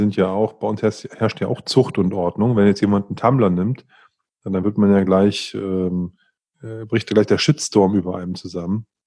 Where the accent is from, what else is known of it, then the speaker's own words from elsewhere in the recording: Northern Germany, Germany; ich bin ja im Norden groß geworden und da trinkt man halt Pilz.